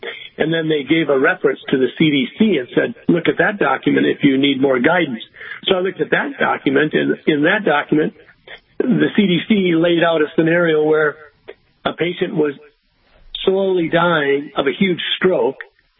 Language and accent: English; Sleepy Eye, Minnesota, United States; whether it's where I grew up in Sleepy Eye